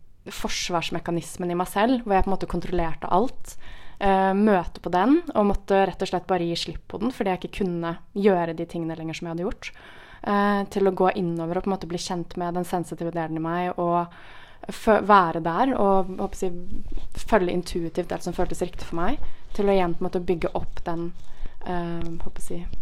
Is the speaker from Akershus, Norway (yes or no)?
no; Oslo, Norway; jeg var vant til den rolig, gode oppveksten på Oslo Vest.